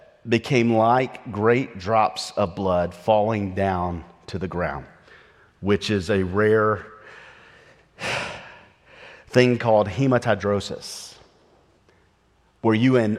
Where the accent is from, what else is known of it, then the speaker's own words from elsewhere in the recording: the South, United States; because I am from the South and we talk like this normally